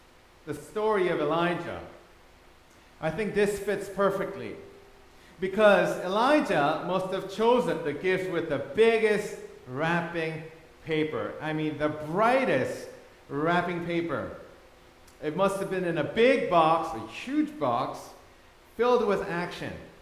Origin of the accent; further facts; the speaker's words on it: Thailand; Now, I grew up in Thailand.